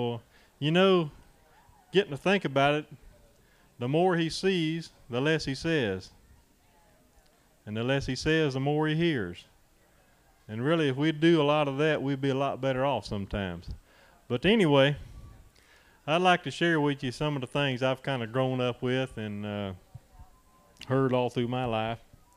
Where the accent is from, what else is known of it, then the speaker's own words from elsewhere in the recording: East Palatka, Florida, United States; I'm from East Palatka, down on the banks of the beautiful St. Johns River in Putnam County.